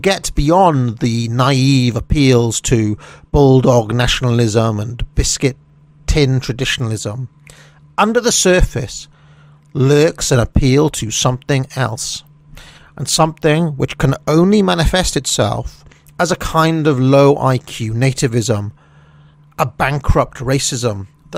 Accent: Wales, United Kingdom; if someone who was born and brought up in Wales, who grew up in the cultural quagmire of the 1980s and 1990s

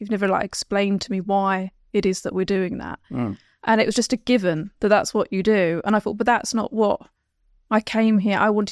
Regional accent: London, United Kingdom; I grew up in South London, kind of Kent area, quite a working class family. So, my dad was a taxi driver. My mum was a cleaner, and I was the first in my family to go to university.

